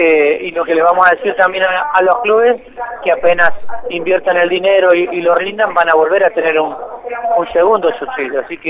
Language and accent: Spanish; La Pampa, Argentina; Soy de La Pampa, claro. Conozco todo lo que pasa en el interior